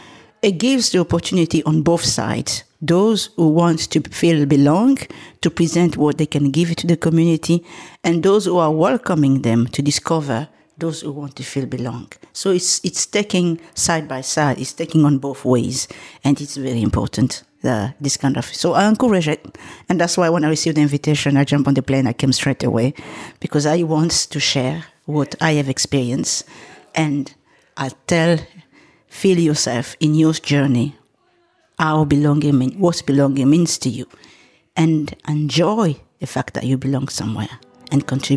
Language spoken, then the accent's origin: English; DR Congo; moved away; I came from Africa, particularly the Democratic Republic of Congo, which is a country that's been destroyed by war until now.